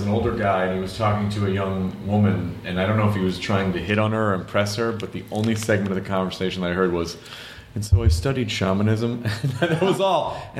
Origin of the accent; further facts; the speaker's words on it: United States; Here would be my approach. Here I go, guys. I'm from America.